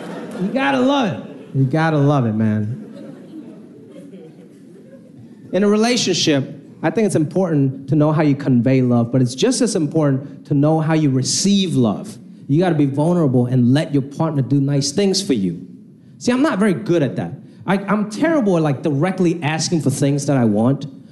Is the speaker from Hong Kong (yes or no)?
yes; Hong Kong; born there; first language Cantonese; English is a second language; I was born in Hong Kong. That's my first language.